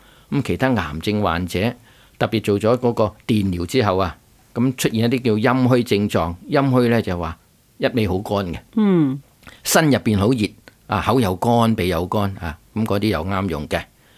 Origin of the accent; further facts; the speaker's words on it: Hong Kong; 但是我们香港人最懂的那种应该就是水晶梨的。